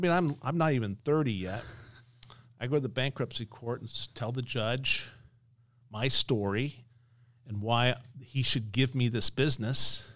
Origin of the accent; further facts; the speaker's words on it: Las Vegas, Nevada, United States; I'm born and raised in Las Vegas, based in Las Vegas.